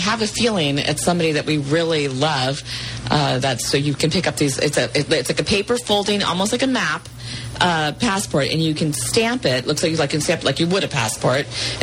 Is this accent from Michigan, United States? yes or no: no; Santa Rosa, California, United States; Yeah, when I go to brewery places, I say I'm from Santa Rosa, and they know exactly where that at is in terms of beer.